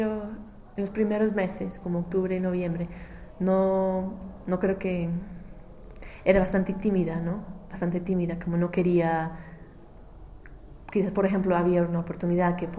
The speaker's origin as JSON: {"language": "Spanish", "region": "England", "country": "United Kingdom", "second_language": "Spanish", "lives_now": "Mexico", "said": "Y si son mexicanos, saben que soy inglesa y pues hablan más lento, se explica algo."}